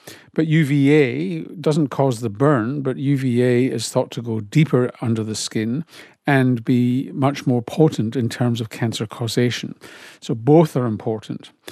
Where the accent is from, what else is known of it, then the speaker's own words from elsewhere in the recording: Glasgow, Scotland, United Kingdom; When I grew up in Glasgow, it wasn't such a big deal.